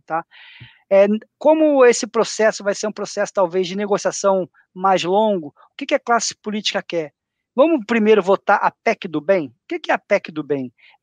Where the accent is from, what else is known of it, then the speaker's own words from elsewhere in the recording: Brazil; a gente é brasileiro, a gente convive já com isso há bastante tempo